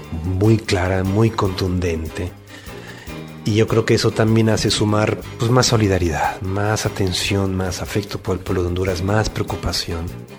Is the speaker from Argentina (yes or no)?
no; Mexico; me lo dice en México, en mi país y en otros países